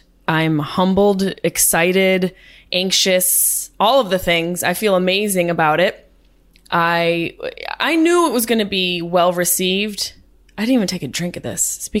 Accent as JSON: {"language": "English", "town": "Syracuse", "region": "New York", "country": "United States", "accent": "Syracuse", "said": "whether it be you having to listen to my Syracuse accent"}